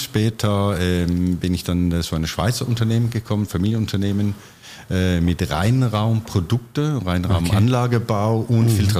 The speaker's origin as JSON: {"language": "German", "region": "West Jutland", "country": "Denmark", "tie": "born or raised there", "said": "Die dänische Westküste, raue Westküste in einem Fischerdorf."}